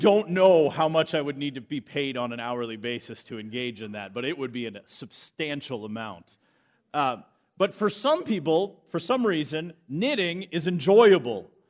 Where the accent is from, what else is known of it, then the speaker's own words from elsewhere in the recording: Canada; now in United States; I'm actually Canadian first, but I'm immigrated.